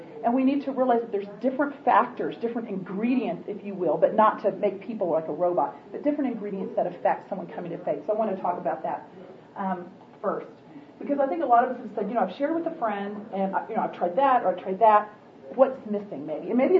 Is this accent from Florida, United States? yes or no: yes; Florida, United States; I also worked in Vancouver, Canada. I'm from Florida. So I have a lot of experience, I would say, in settings that are not traditionally Bible Belt.